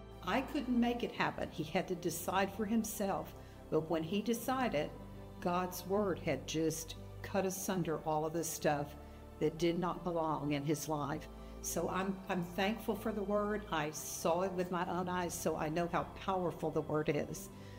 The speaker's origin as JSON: {"language": "English", "town": "Beaumont", "region": "Texas", "country": "United States", "tie": "born or raised there", "said": "I want to tell you how the Lord redeemed me for cancer. I grew up in Beaumont, Texas."}